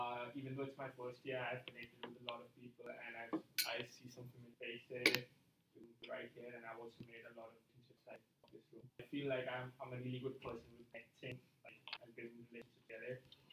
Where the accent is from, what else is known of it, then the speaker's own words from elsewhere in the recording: India; I'm from India, so I'm pretty far from home.